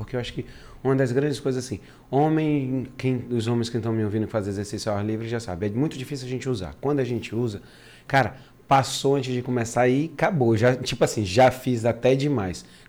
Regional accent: Northeast Region, Brazil; eu nasci e cresci no Nordeste

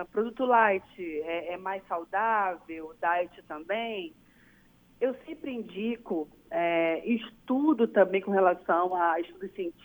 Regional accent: Manaus, Amazonas, Brazil; Nós somos manauara, né?

